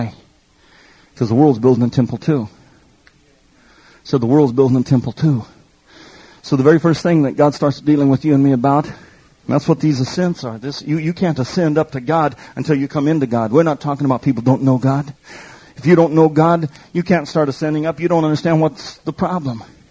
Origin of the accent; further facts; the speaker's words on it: Denver, Colorado, United States; I grew up in Denver, Colorado.